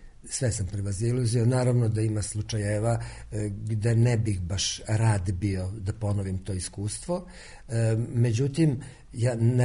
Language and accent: Serbian; Zrenjanin, Vojvodina, Serbia; also born or lived in Kikinda / Novi Sad; now in Belgrade, Serbia; Ja sam rođen u Kikindi, otac mi je Zrenjaninac i ja sam zapravo i osnovnu školu i gimnaziju i muzičku školu završio u Zrenjaninu, a iza toga sam živeo u Novom Sadu i studije sam naravno proveo u Beogradu